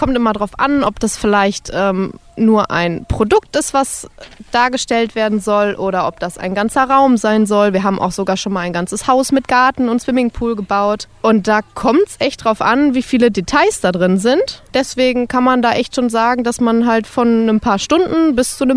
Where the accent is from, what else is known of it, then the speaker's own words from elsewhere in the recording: Bielefeld, North Rhine-Westphalia, Germany; ich bin 24 Jahre alt und ich komme auch aus Bielefeld